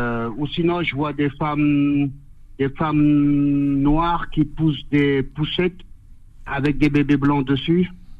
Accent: France; born there; Je ne suis pas français, moi. Je suis né en France. Oui. J'ai fait la maternelle en France.

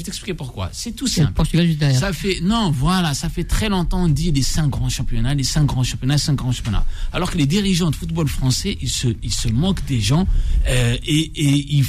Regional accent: France; moi je suis français

